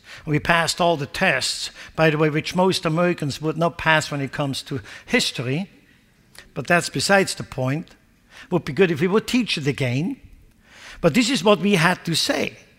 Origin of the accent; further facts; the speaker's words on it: Switzerland; now in United States; I was born and raised in Switzerland, so my wife as well. And one day we decided to come here to the United States, not knowing what God had planned.